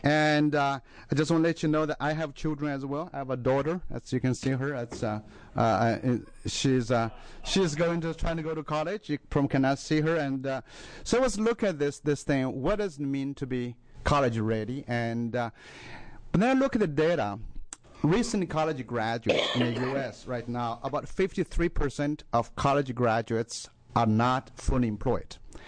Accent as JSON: {"language": "English", "country": "China", "also_born_or_lived": "Illinois / Michigan / New York", "second_language": "English", "moved": "yes", "lives_now": "Eugene, United States", "said": "I just want to first let you know that I'm from China. I actually, Oregon was my first home in the U.S. I came here in 1992."}